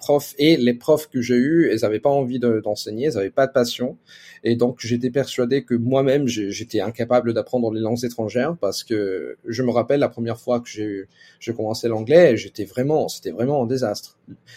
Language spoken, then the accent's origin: French; Italy; first language Italian; French is a second language; À part l'italien, bien sûr, parce que c'est ma langue maternelle.